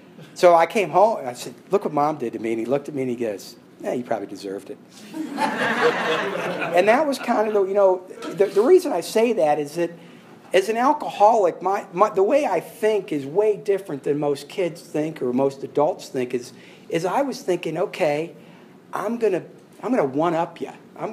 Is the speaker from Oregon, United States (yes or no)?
no; Dublin, Ohio, United States; also born or lived in Cleveland; I grew up in Ohio. I was born in Cleveland and grew up just outside of Columbus in a town called Dublin.